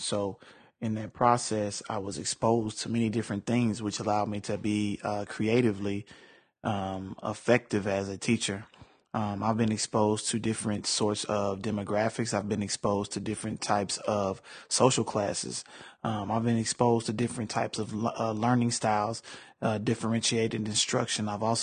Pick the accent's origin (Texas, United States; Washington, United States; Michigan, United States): Texas, United States; Houston; the mischief that young men would get into growing up in the South Side of Houston.